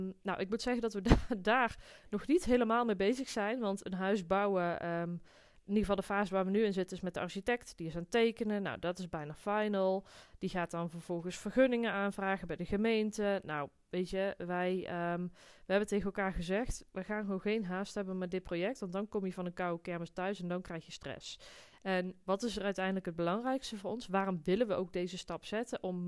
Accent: Netherlands; Je kunt dus, in ieder geval, wij kunnen als Nederlander, kunnen we daar op ons Nederlands inkomen, kunnen we een hypotheek krijgen.

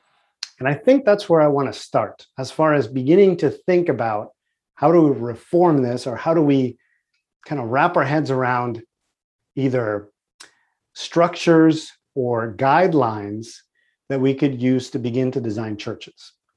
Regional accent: Mexico; English is a second language; moved away; So I am originally from Mexico, grew up in Mexico. I've spent quite a bit of time there, although I've been living here 20 years. But I used to visit all the time.

